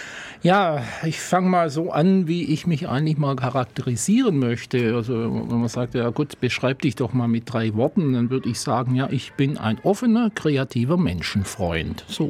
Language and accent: German; Herrlingen, Baden-Württemberg, Germany; ich bin in Herrlingen zur Welt gekommen, eine Hausgeburt, gab es damals noch viele und bin auch in Herrlingen aufgewachsen und habe da bis kurz nach meiner Hochzeit da gewohnt. Also zwar nicht die ganze Zeit bei meinen Eltern, aber immerhin draußen in Herrlingen.